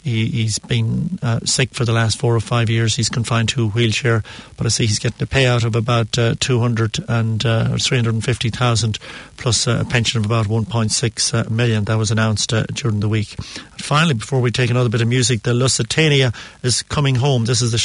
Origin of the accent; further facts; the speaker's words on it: Ireland; when I was growing up in Ireland.